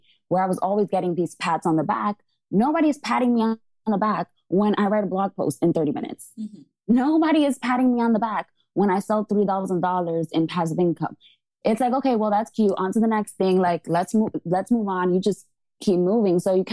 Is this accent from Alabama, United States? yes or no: no; Bronx, New York, United States; I grew up in the South Bronx where, you know, a lot of the people that I grew up with were drug dealers, right?